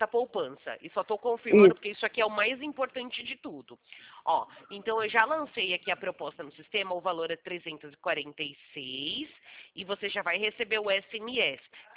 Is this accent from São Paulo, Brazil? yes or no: yes; Americana, São Paulo, Brazil; Eu não, eu sou de São Paulo, aqui é interior, uma cidade chamada Americana, depois de Campinas.